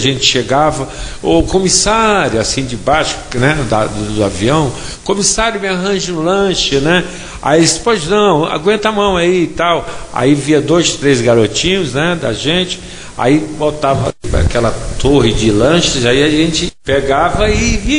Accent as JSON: {"language": "Portuguese", "region": "Rio de Janeiro", "country": "Brazil", "tie": "born or raised there", "also_born_or_lived": "Fortaleza", "said": "eu com 5 dias de nascido em Fortaleza viajei no berço do avião, né? E aí fui criado no Rio de Janeiro, fui educado no Rio de Janeiro. E depois retornei, depois de muitos anos, depois de 27 anos, para conhecer a minha família, né, que é a raiz de Fortaleza."}